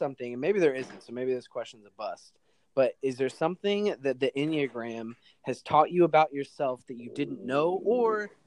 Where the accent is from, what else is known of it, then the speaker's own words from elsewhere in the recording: Indiana, United States; now in Michigan, United States; I'm a Hoosier at heart, just living in Michigan currently